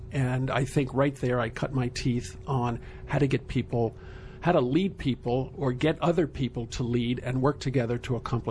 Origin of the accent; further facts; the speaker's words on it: Manhattan, New York, United States; I think you learn a lot about yourself growing up